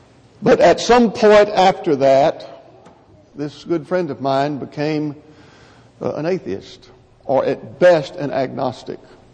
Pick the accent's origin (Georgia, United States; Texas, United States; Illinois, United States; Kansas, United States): Texas, United States; You were raised in Indiana and I was raised in Texas, and I understand everything you're saying.